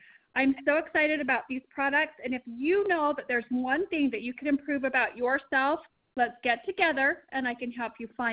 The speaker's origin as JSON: {"language": "English", "town": "Payson", "region": "Utah", "country": "United States", "said": "I'm from Payson, Utah. I'm a mother of 5 and a proud grandma of 7 of the cutest grandbabies."}